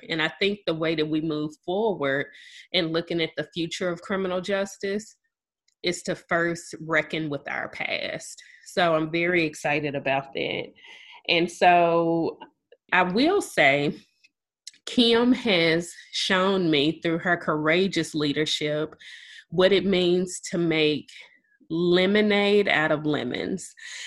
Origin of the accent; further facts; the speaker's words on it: Memphis, Tennessee, United States; I returned to my hometown of Shelby County, which is Memphis, Tennessee